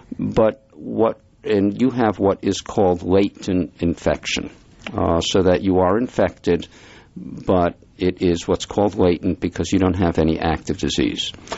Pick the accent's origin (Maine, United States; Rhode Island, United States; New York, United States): Rhode Island, United States; Providence; I grew up in Providence and lived there for many, many years, so I have a very soft spot for all Rhode Islanders